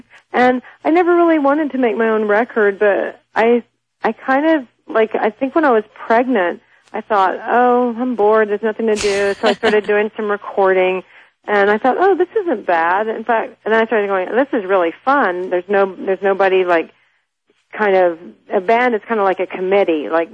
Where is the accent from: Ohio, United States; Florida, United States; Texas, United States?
Texas, United States; and I'm from Texas, so I grew up really into blues and a lot of crossing over.